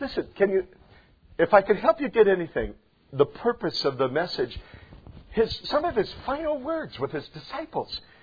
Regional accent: Seattle, Washington, United States; And so, you know, I grew up in Seattle. We drank coffee and loved everybody, right?

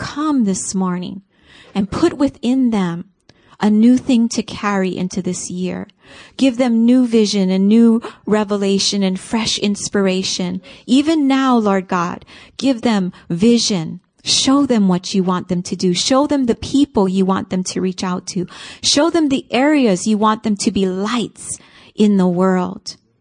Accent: Hawaii, United States; It's not just because I'm from Hawaii and I like to give hugs

